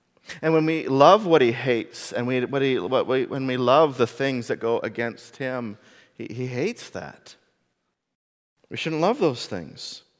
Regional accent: Canada; And while our passport might say in the natural that we are Canadian

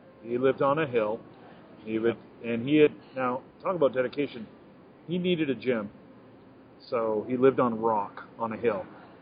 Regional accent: Maine, United States; It reminds me of growing up in Maine where you had to work and move and lift and haul and chuck this and that.

